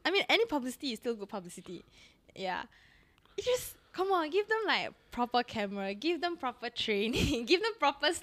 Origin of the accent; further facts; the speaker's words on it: Singapore; I mean, I'm Singaporean.